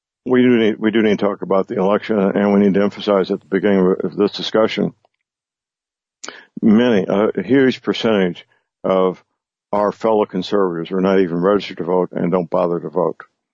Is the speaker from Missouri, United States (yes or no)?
yes; Missouri, United States; I was disappointed and surprised that my home state, Missouri, has gone that route, allowing mail-in ballots.